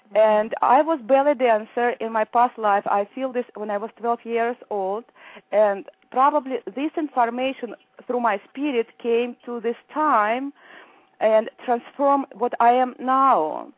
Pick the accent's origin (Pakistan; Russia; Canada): Russia; Moscow; English is a second language; moved away as an adult; now in United States; Oh, I'm from Moscow.